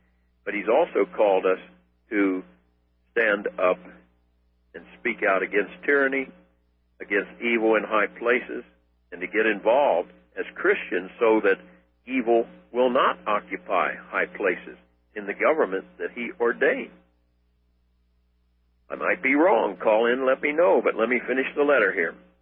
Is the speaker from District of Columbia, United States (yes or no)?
yes; Washington, District of Columbia, United States; I had an old black friend back in Virginia where I grew up in Washington, D.C.